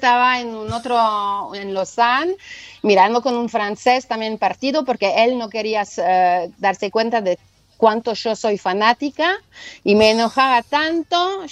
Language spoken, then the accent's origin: Spanish; Argentina; now in Freiburg, Germany; los argentinos que estaban conmigo estaban como, así es Argentina